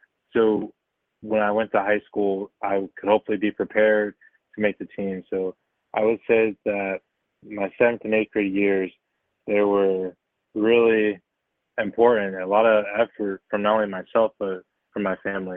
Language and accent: English; Philadelphia, Pennsylvania, United States; now in Glen Olden, United States; Yeah, so I'm originally from Southwest Philadelphia, but I moved out to a small suburb in Delaware County. It's called Glen Olden.